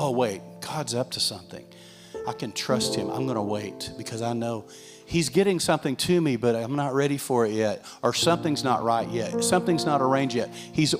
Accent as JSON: {"language": "English", "region": "Texas", "country": "United States", "tie": "born or raised there", "said": "I was raised in West Texas. I tend to be very independent. I was raised that way."}